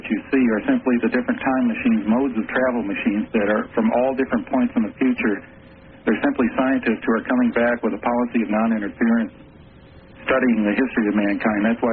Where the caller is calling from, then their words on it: Livermore, California, United States; Lawrence Laboratories, Livermore, California.